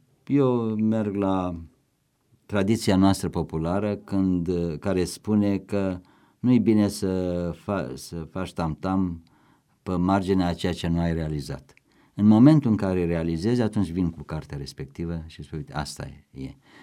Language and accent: Romanian; Râmnicu Sărat, Buzău County, Romania; moved away; Eu sunt din Râmnicu Sărat.